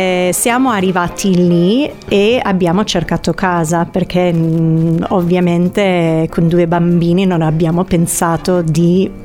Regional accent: San Diego, California, United States; Italian is a second language; moved away as an adult; also born or lived in New York; now in Italy; allora io appunto vengo da San Diego, dove sono cresciuta, però ho passato la maggior parte della mia vita pre-Italia e pre-Sardegna a New York

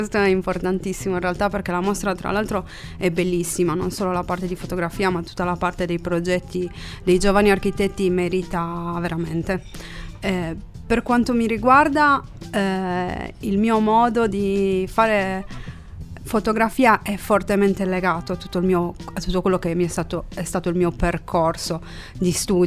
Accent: Sardinia, Italy; Io sono prevalentemente sarda doc, okay.

